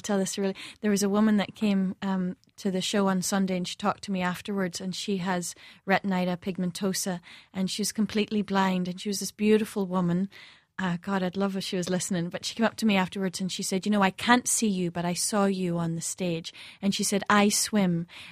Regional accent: Belfast, Northern Ireland, United Kingdom; I grew up in West Belfast and during the Troubles and sort of in the middle of it

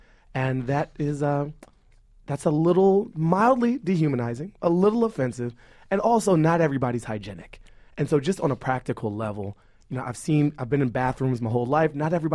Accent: Washington, District of Columbia, United States; I grew up in Washington, D.C., in the Columbia Heights neighborhood, and which has transformed itself pretty dramatically over the past decade.

